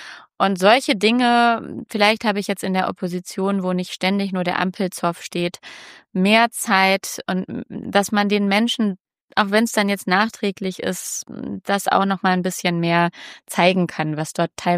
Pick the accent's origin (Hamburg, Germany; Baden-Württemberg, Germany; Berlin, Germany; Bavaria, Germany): Hamburg, Germany; ich meine, ich bin aus Hamburg und Wohnen ist viel zu teuer